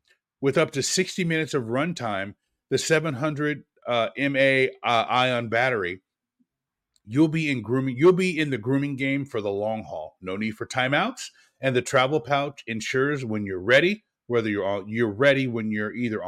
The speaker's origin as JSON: {"language": "English", "town": "Portland", "region": "Oregon", "country": "United States", "said": "So, you know, I'm from Portland, and one of Portland's best basketball players back in the day, Damon Stoudamire, played for the Raptors"}